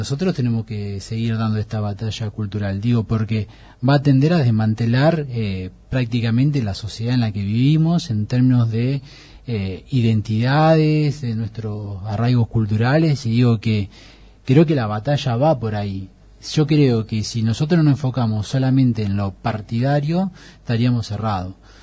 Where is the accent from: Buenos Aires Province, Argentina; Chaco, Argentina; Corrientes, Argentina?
Buenos Aires Province, Argentina; Hay una gran escisión entre provincia y nación, si queremos ver nosotros que somos bonaerense.